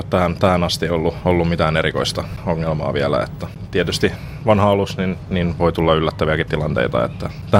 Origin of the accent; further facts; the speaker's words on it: Turku, Southwest Finland, Finland; Turusta, jos kaikista paikoista. Hiukan pitkä matka oli